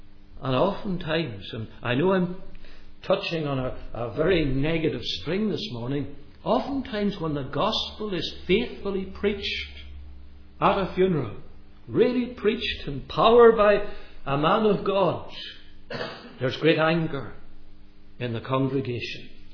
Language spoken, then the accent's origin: English; Northern Ireland, United Kingdom; I come from Ulster, where funerals are very largely attended.